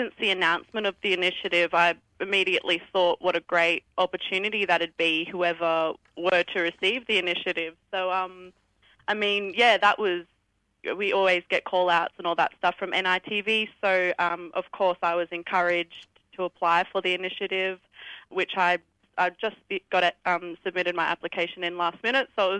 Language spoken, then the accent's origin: English; Alice Springs, Northern Territory, Australia; I'm from Alice Springs and Utopia, northeast of Alice, which is an Aboriginal community.